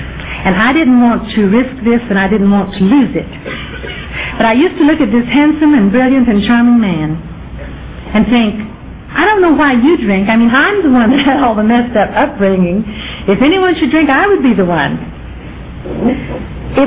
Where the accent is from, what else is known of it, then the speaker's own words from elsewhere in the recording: Deep South, United States; And when I'm this far from the Deep South, I have to explain a little bit about pride. At least women of my generation in the Deep South were given a particular kind of upbringing.